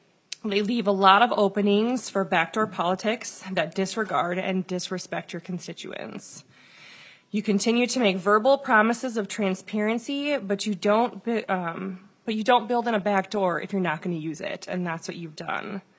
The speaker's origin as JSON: {"language": "English", "town": "Lino Lakes", "region": "Minnesota", "country": "United States", "accent": "Iron Range", "said": "I'm from District 38A in Lino Lakes. Although when you listen to me talk, you will definitely hear the long O that comes from the Iron Range."}